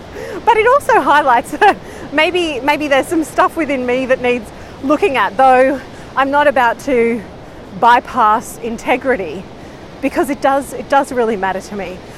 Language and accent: English; Australia; as an Aussie